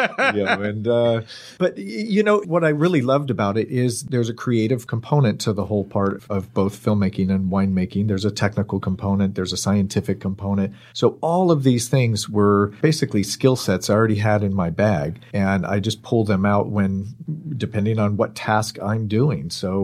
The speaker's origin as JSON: {"language": "English", "region": "California", "country": "United States", "tie": "born or raised there", "said": "Yes. Well, I grew up in the Bay Area, up in Marin and Sonoma County."}